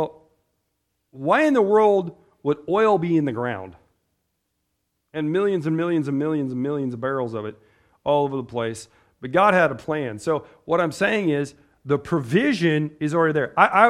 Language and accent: English; United States; And, you know, I'm an American, right? I'm an American, you know, and that didn't bother me.